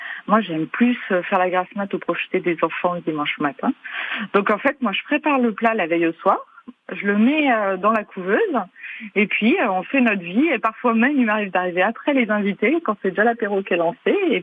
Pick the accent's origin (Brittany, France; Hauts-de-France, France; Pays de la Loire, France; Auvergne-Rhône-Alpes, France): Auvergne-Rhône-Alpes, France; Yssingeaux; now in Lyon, France; Alors moi, je suis à Lyon, mais j'ai grandi à Issingeau, ouais, et je travaille pas mal par là-bas, ouais.